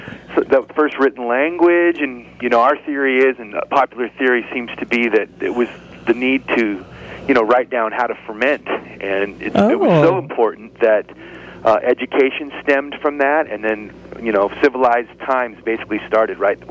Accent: Chico, California, United States; But I grew up in Chico, and I actually moved away right before Sierra Nevada started, so I just missed that boat. But went to Southern California, did the Hollywood thing

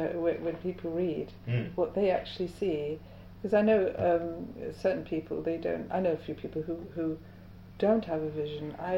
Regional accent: England, United Kingdom; also born or lived in Poland; We had some funny experiences being English, living there, and with our visas and so on.

